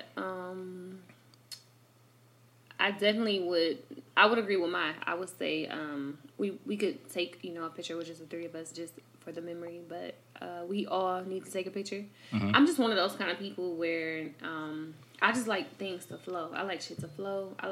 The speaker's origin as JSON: {"language": "English", "town": "Detroit", "region": "Michigan", "country": "United States", "said": "I'm from Detroit."}